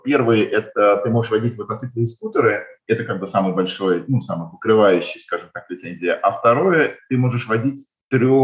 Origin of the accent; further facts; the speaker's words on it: Moscow, Russia; Я сам из Москвы и всегда хотел кататься в Москве